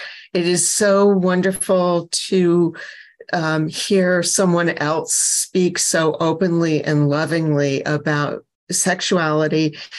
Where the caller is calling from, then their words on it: Sarasota, Florida, United States; I am coming in from Sarasota, Florida.